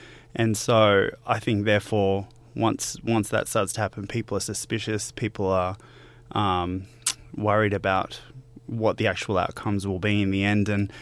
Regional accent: Bourke, New South Wales, Australia; I come from a place called Bourke, and I know growing up seeing how media had reported on my hometown

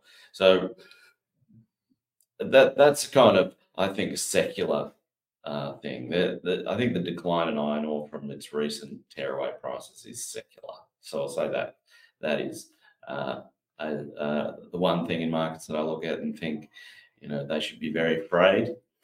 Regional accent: Australia; what I think as an Aussie investor is a fantastic opportunity as China slides and the US rises

